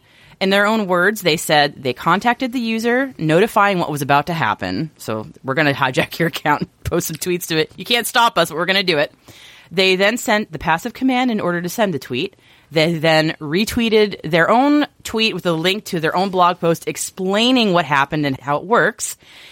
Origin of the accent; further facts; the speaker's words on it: United States; As an American, I have no idea who they are.